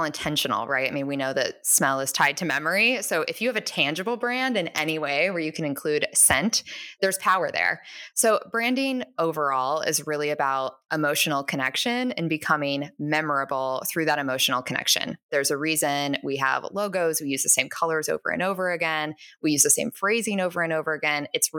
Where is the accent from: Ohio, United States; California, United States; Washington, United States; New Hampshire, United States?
Ohio, United States; I'm from Ohio. I grew up in a relatively small town.